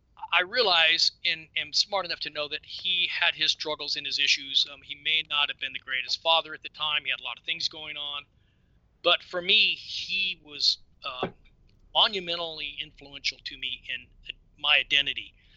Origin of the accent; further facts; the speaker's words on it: Lakewood, California, United States; also born or lived in Long Beach; Yeah, I grew up in the Lakewood area, Lakewood, Long Beach. I was born in 52, so I'm an old goat.